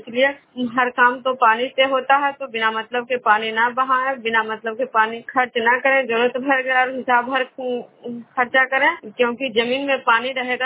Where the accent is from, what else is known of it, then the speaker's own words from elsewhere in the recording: Khajra, Bihar, India; मैं विष्णुपुर ग्राम खजरा पंचायत नालंदा जिला नगर नौसा प्रखंड की निवासी हूँ। सभी को मेरा नमस्कार। मेरा उम्र करीब 37 से 38 वर्ष हो रहा है।